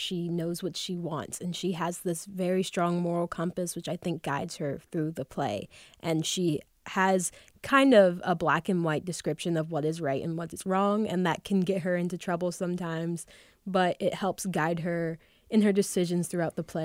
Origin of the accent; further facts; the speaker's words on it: the South, United States; Like, it didn't feel far removed at all from what, like, I grew up in the South, like, and what I grew up around.